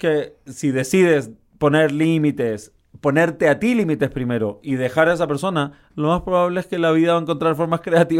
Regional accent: Chile; moved away; Yo ya llevo 25 años viviendo lejos. Me fui de Chile, llevo 25 años viajando por el mundo, etcétera.

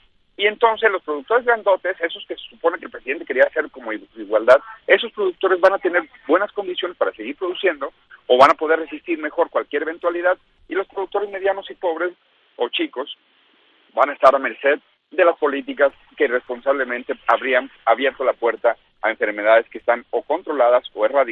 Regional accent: Guadalajara, Jalisco, Mexico; Yo soy de Guadalajara, que tampoco para nada es rural, pero se vive de una manera un poquito más cerca que de la capital esta situación.

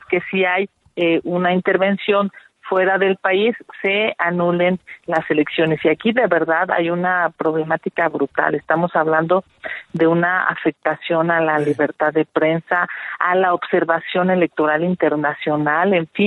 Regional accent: Mexico; lo que nosotros tendríamos que exigir como mexicanos es que no haya injerencia del crimen organizado

